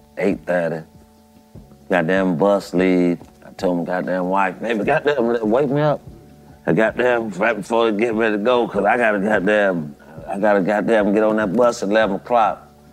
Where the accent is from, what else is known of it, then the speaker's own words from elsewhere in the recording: Gainesville, Florida, United States; You know, I'm a street dude. I'm from Gainesville, Florida.